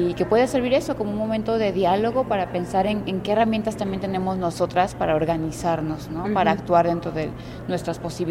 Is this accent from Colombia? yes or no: no; Guanajuato, Mexico; Aquí en Aguascalientes, en Guanajuato, de donde soy yo